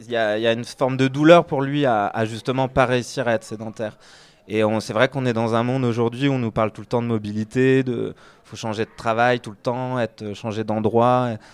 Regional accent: Quimper, Brittany, France; je suis né, j'ai grandi à Quimper. Je suis un citadin. Mes parents ont grandi à Paris et sont venus s'installer en Bretagne.

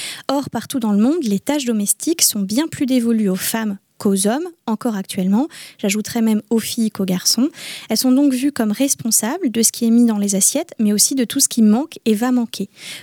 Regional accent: Brittany, France; à quel point le sujet, sans mauvais jeu de mots, est brûlant dans notre région et spécifiquement chez nous en Finistère.

